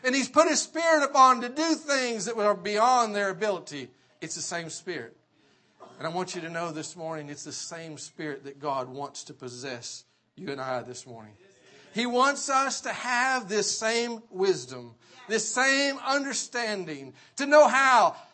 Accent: Kentucky, United States; I grew up in Kentucky, just as some would say, a hillbilly.

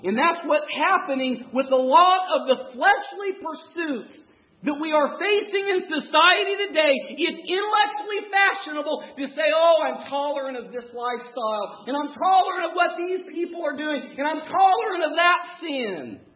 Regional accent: Oregon, United States; also born or lived in Missouri; I don't want anybody to be offended because I am from Oregon, or I was. Those are my roots. You move to different parts of the country, and people just think differently. I remember even in business when we moved to Missouri, actually.

